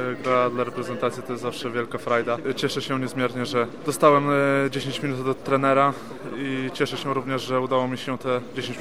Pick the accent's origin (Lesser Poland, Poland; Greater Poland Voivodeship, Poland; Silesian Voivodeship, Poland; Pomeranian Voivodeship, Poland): Lesser Poland, Poland; Kraków; Wychowałem się w Krakowie, w Gdańsku mam mieszkanie